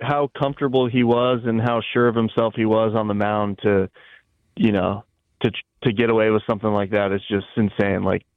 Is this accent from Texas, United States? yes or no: yes; Houston, Texas, United States; also born or lived in Detroit; I was born in Detroit, but I actually grew up in Houston.